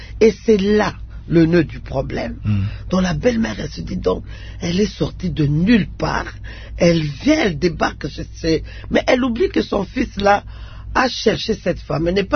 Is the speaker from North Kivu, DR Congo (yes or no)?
no; Kasaï, DR Congo; Chez nous au Kassa, il y a un problème